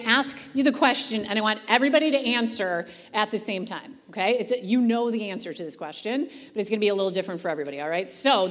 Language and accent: English; Orchard Park, New York, United States; I'm from Orchard Park, just one town over, born and raised.